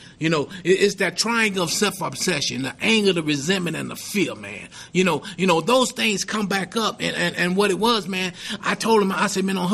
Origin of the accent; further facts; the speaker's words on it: Houston, Texas, United States; You know, I grew up in Houston. My mom had 9 kids, right? I was the youngest out of 9.